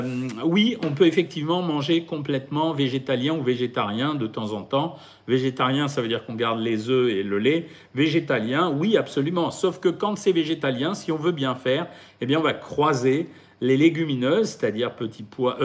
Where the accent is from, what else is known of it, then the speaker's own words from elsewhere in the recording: Switzerland; chez nous en Suisse